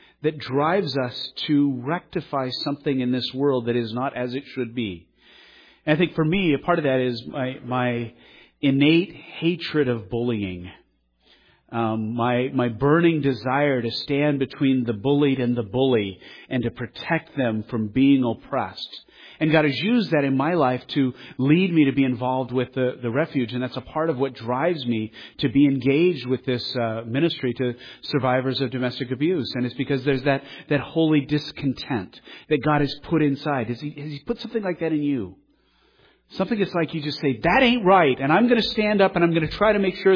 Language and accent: English; Colorado Springs, Colorado, United States; Robert and I grew up in Colorado Springs.